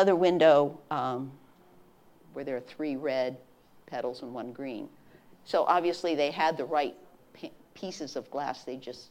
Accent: Orrville, Ohio, United States; I grew up in Orrville, Ohio, which is about 3 hours from here. It's the home of Smucker's Jelly. It's in some of the best farmland ever in Ohio.

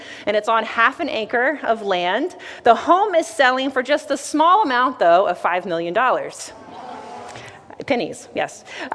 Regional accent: Virginia, United States; moved away as an adult; now in New York, United States; I grew up in Virginia, and I loved it there, and I had the opportunity to move here to New York in 2005

